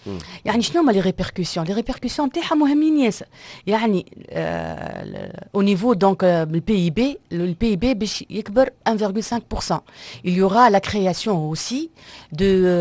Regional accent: Tunisia; احنا ديما عندنا في تونس كي نعملوا هكا مشاريع, عندنا بادرة باهية برشا في تونس هي الشباك الموحد

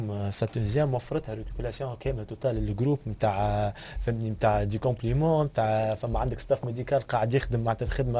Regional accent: Tunisia; الملعب التونسي الوحيده اللي عندنا في تونس اللي تصلح الغلط نتاعها وهي رابحه

